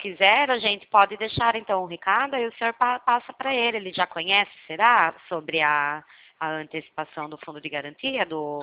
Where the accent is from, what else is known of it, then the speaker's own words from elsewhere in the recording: Itu, São Paulo, Brazil; Tem pessoas que acham que eu sou do Sul, só pra você ter ideia. Eu falei, não, do Sul nem tem nem como, né? É porque a gente fala muito arrastado aqui no interior, né?